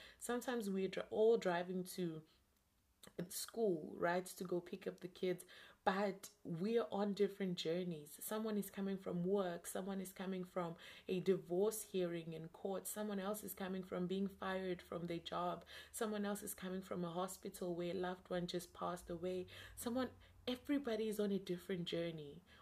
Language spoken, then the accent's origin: English; South Africa; And I mean, if I'm South African, so over here it's very dangerous to just stop for anybody.